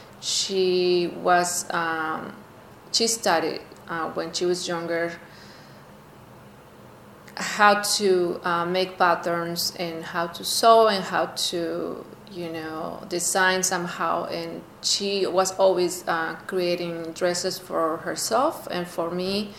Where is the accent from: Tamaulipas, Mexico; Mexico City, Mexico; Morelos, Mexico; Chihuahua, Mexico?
Tamaulipas, Mexico; Reynosa; I was born in Reynosa, Tamaulipas. Reynosa is a border town. Tamaulipas is the state in Mexico, the country. Tamaulipas is next to Texas. Reynosa is on the is a border town next to Hidalgo, Texas.